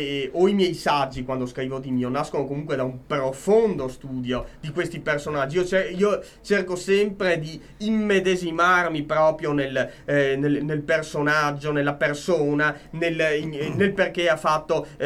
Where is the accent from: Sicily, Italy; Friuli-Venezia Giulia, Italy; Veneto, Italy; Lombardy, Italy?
Veneto, Italy; Mestre; sono di terraferma, sono di Mestre